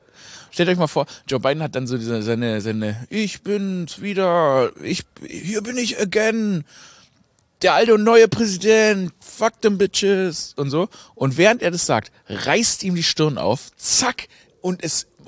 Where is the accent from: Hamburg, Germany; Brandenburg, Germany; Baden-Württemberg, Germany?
Baden-Württemberg, Germany; Stuttgart; Ich komme ja aus Stuttgart, gell?